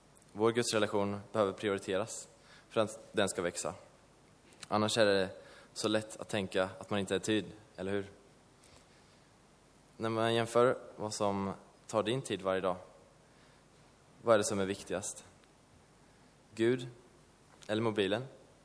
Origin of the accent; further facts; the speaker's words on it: Sweden; Och han undrade såklart vad jag som svensk skulle göra där i 3 månader.